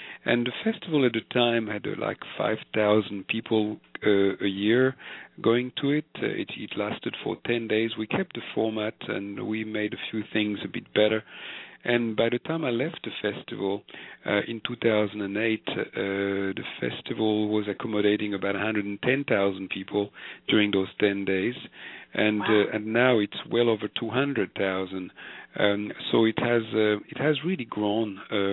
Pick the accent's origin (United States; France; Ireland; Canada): France; also born or lived in Morocco / Israel; I was born in Morocco, yeah. And I grew up there until I was 5. And then my parents moved to Israel, and they stayed there until I was 10. And then they moved to France. And so I stayed there, and we stayed there until I was 27.